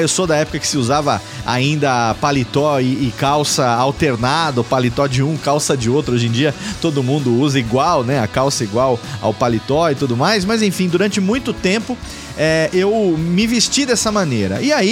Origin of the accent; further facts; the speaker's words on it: Serra Negra, São Paulo, Brazil; saí de São Paulo e voltei aqui pro interior, né? Me mudei aqui de volta pra minha terra natal, aqui em Serra Negra, comecei a trabalhar em casa.